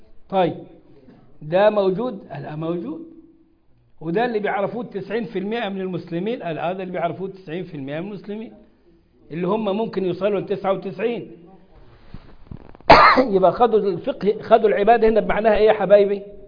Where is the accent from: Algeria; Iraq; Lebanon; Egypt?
Egypt; وحاطط في بطنك بطيخة صيفي زي ما بيقولوا عندنا في مصر